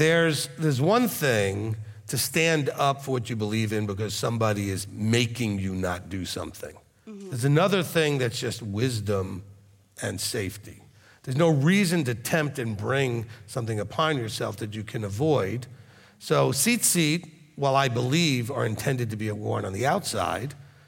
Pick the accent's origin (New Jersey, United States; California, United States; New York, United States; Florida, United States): New York, United States; New York City; And I'm from New York City. I know what crazy looks like.